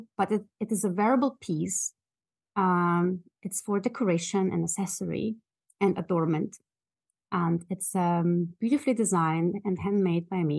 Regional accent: Germany; moved away as an adult; also born or lived in Russia; now in United Kingdom; I'm not British. I was born in Russia. And then my parents moved with me as a small child to Germany, where I grew up, went to uni, to school, etc. And after university, I made the big jump and came to the UK.

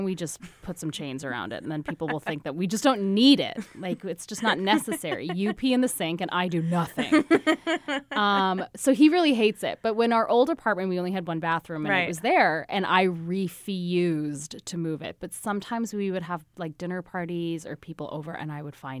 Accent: India; as an Indian person, like, you listen to your family talk a lot about the right way to sit on a toilet

